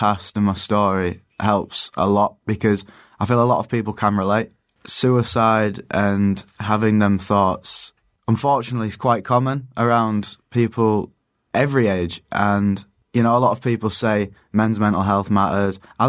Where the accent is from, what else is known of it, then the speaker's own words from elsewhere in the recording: York, Yorkshire and the Humber, United Kingdom; the name, I'm actually from York, so